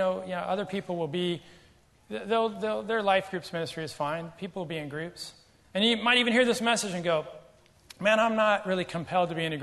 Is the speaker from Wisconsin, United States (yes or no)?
no; Seattle, Washington, United States; I'm from Seattle.